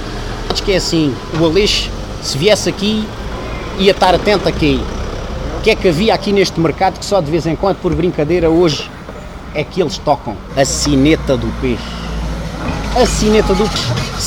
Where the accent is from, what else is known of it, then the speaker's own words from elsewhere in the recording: Olhão, Faro, Portugal; Já perceberam o meu sotaque, não é? Eu sou de Olhão, fica ali mais ou menos a meio da coisa.